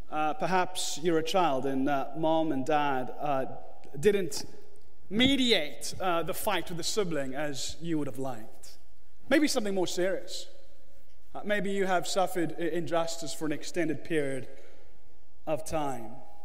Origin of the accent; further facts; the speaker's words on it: South Africa; imprisoned unjustly under the cruel, oppressive apartheid state of my home country from 1962 to 1990.